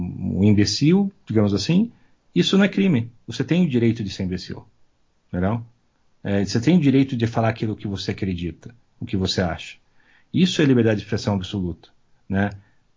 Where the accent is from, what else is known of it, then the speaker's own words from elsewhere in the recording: New York, United States; eu sou americano, nasci em Nova York, nos Estados Unidos. Então, eu tenho uma parte da família lá, eu fiz uma parte dos meus estudos médicos lá.